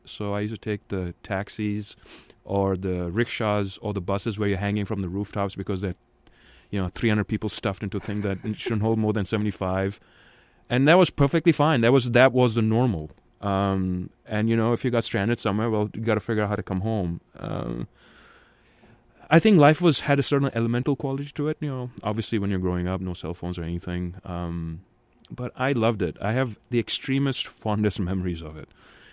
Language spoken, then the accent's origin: English; Karachi, Sindh, Pakistan; born there; I was born in Karachi, Pakistan. My father was an architect, engineer. My mother is an archaeologist.